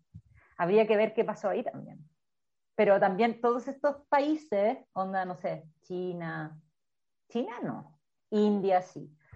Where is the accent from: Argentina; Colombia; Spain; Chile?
Chile; born there; qué bueno que nací en Chile, qué bueno que me puedo educar